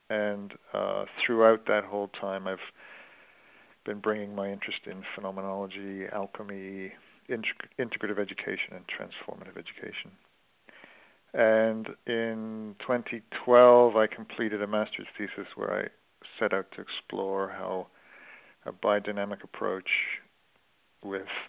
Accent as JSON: {"language": "English", "region": "California", "country": "United States", "moved": "as an adult", "lives_now": "Stroud, United Kingdom", "said": "I have been in the UK for 14 years. I came from California. I was in California until 1999."}